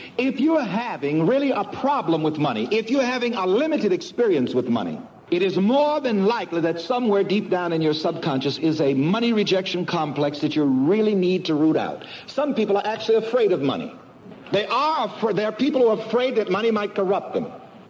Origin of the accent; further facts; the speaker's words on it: the South, United States; And there's an old saying, and I'm from the South, that goes like this.